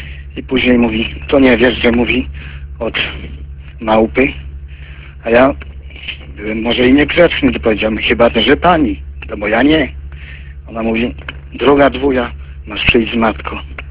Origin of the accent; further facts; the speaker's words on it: Łuków, Lublin Voivodeship, Poland; Ja z Łukowa.